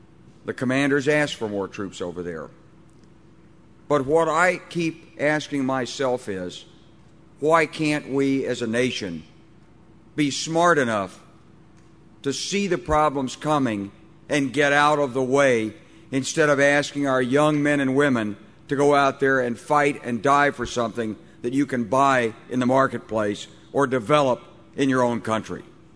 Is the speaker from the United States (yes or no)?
yes; Arkansas, United States; I'm from Arkansas, and we're not growing that much corn. We're growing a lot of rice, and this is my part of the country